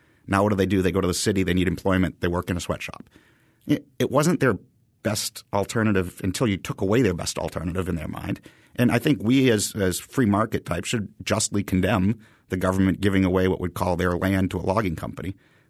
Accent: Haverhill, Massachusetts, United States; I grew up in Haverhill, Massachusetts, in the Merrimack Valley, and I did my undergraduate at University of Massachusetts Lowell. My hometown, Haverhill, was referred to as the shoe city for its 19th century shoe production.

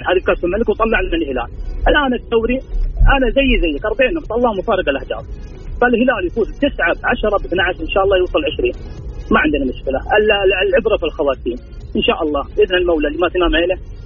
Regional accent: Saudi Arabia; احنا تعودنا احنا كسعوديين نحب الخير للبعض

